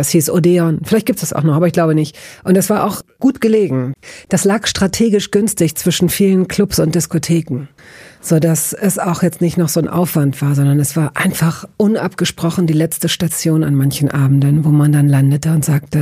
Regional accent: Hanover, Lower Saxony, Germany; in Hannover, wo ich aufgewachsen bin

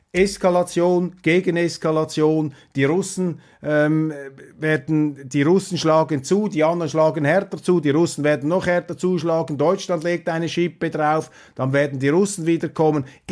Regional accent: Switzerland; Das ist das Bild der deutschen Politik, das sich mir da als Schweizer bedauerlicherweise einprägt.

